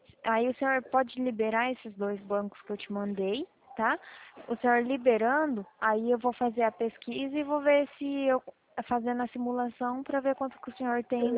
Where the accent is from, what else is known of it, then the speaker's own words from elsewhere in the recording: Presidente Prudente, São Paulo, Brazil; Eu sou de Presidente Prudente.